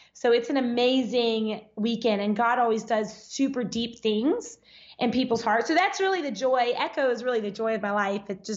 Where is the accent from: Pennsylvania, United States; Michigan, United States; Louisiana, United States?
Louisiana, United States; moved away as an adult; also born or lived in Dallas, Texas; now in Florida, United States; We are born and raised in Louisiana.